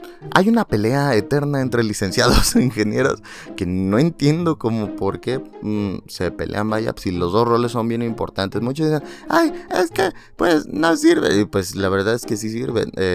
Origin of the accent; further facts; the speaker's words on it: Mexico; aquí en México, porque somos de México